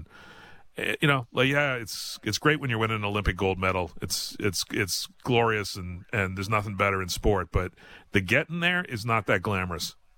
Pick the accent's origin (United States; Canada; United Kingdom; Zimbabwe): Canada; as a Canadian, it's great to have her back playing for Canada